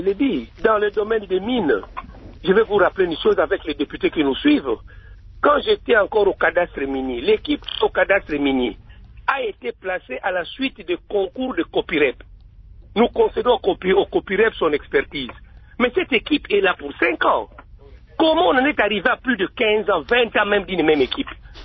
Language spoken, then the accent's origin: French; Katanga, DR Congo; Je viens du Katanga profond.